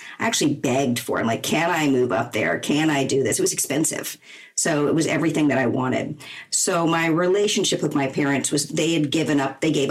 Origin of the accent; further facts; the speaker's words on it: Key West, Florida, United States; born there; I was born in Key West, Florida. So I'm a true conch.